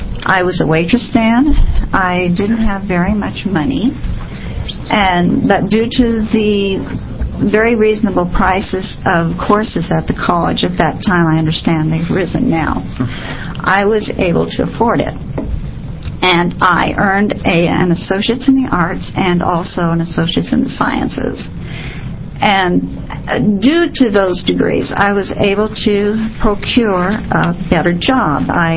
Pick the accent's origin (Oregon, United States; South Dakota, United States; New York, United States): Oregon, United States; Newport; I'm from Newport, Oregon.